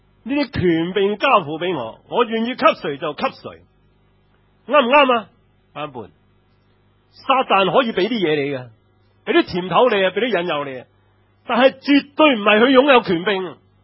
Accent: China; 我哋中國人始終都係矮細，個樣細啲嘅

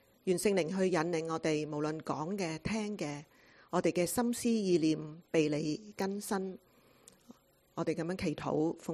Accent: China; 我們中國人

